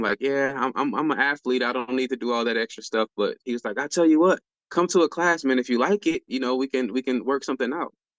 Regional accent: Chicago, Illinois, United States; now in Grand Rapids, United States; So I stay in Grand Rapids, but I'm pretty much from Chicago.

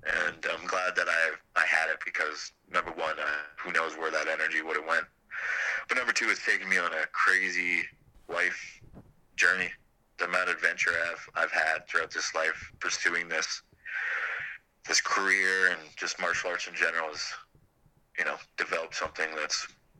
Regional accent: Terrace, British Columbia, Canada; lived on this pretty ghetto street in my hometown of Terrace.

